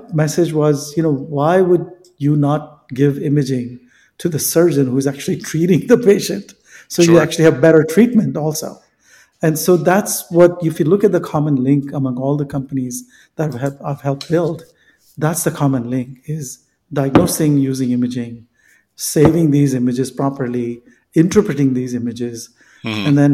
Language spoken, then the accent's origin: English; Northeast, United States; Tom, you know, I grew up in the Northeast, and my dad was a medical doctor